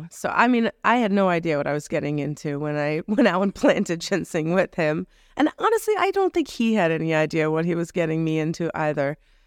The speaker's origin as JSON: {"language": "English", "town": "Greenville", "region": "New York", "country": "United States", "tie": "born or raised there", "said": "It's funny because we're sitting here in Greene County. I grew up in Greenville."}